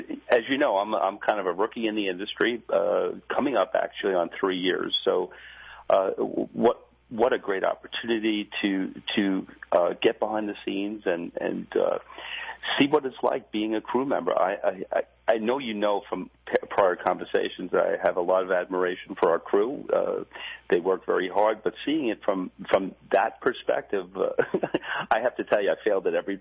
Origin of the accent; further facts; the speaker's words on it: New Jersey, United States; he made fun of the fact that I said I was from Jersey